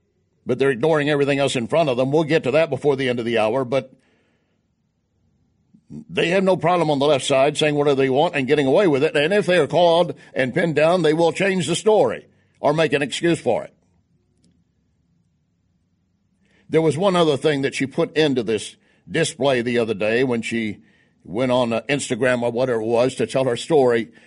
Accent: Texas, United States; Listen, I'm from Texas. I know how to embellish a story.

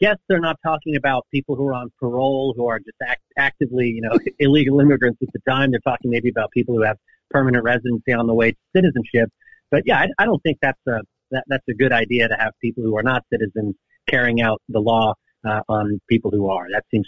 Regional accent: United States; it's kind of embarrassing for me as an American to see these guys crossing over into our country

